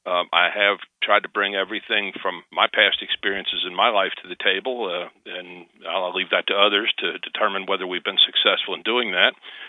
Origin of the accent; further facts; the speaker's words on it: Florida, United States; moved away as an adult; Instead of going north to the factories, we went south. I grew up in South Florida. When I graduated high school, I joined the Marine Corps.